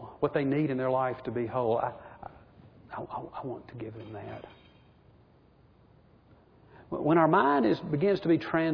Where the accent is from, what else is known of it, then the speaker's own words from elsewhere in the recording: Birmingham, Alabama, United States; I grew up in Birmingham. Tough days, mean-spirited days. I was a kid and churches being bombed.